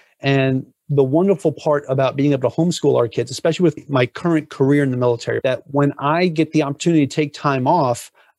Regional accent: Long Island, New York, United States; I grew up on Long Island, New York. So I know what it's like to have that snow day and wake up and look outside

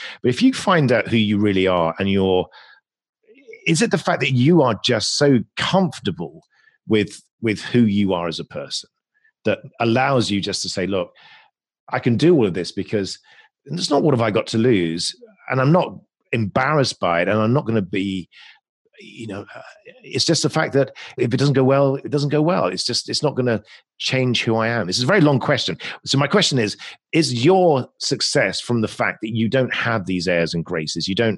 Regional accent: England, United Kingdom; And being English is also another sort of layer of complexity where I can't be rude to you.

